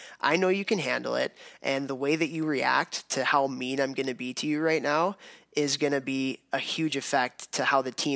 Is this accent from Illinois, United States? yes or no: yes; Chicago, Illinois, United States; I didn't want to leave the Midwest. I grew up in Chicago and kind of wanted to stay closer to home.